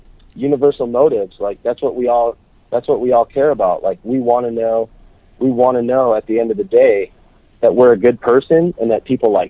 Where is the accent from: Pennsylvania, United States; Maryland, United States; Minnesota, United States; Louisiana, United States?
Minnesota, United States; Saint Paul; now in Texas, United States; Yeah, I'm from St. Paul, man.